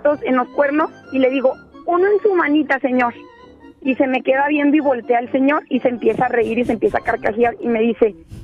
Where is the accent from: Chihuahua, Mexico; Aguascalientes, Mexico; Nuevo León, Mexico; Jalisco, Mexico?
Jalisco, Mexico; Guadalajara; Yo soy de acá de Guadalajara y ajá, soy payasita de fiestas infantiles.